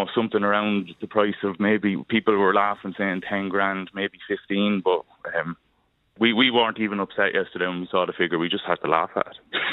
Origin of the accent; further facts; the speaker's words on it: Kildare, Leinster, Ireland; I'm originally from Kildare town.